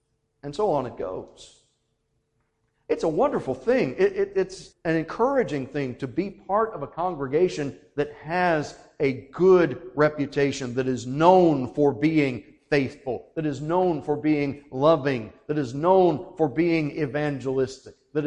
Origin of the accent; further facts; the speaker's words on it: Temple Terrace, Florida, United States; I grew up in Temple Terrace, but I had friends and people I loved dearly at this church just about ever since I can remember.